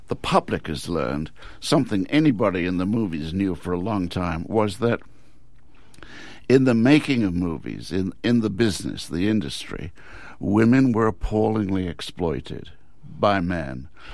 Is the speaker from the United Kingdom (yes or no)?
yes; England, United Kingdom; you and I are of about the same age, and we're from England